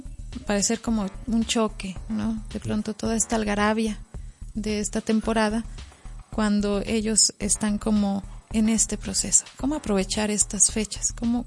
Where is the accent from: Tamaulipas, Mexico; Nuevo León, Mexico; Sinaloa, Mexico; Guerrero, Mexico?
Tamaulipas, Mexico; Y entre más al norte te mueves, porque yo soy de Tamaulipas, entre más al norte te mueves